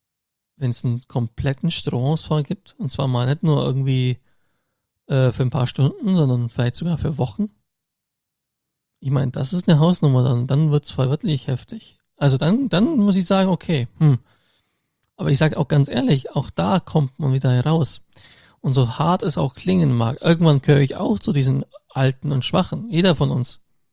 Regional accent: Augsburg, Bavaria, Germany; zum Beispiel in der Augsburger Innenstadt, in meiner Heimatstadt

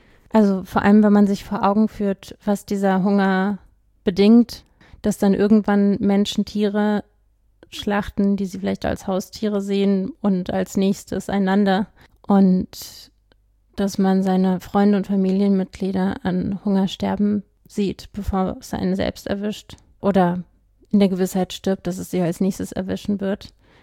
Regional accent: Berlin, Germany; Ich bin ja in Berlin aufgewachsen

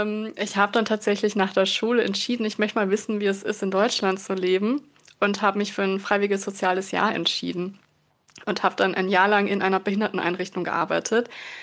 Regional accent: Eisenstadt, Burgenland, Austria; now in Germany; In Eisenstadt. Genau, das ist so eine Kleinstadt im Großraum Wien.

